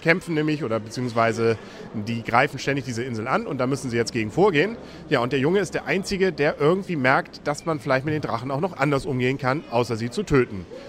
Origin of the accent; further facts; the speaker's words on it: Northern Germany, Germany; als Norddeutscher freut man sich einfach über Wikinger, nicht?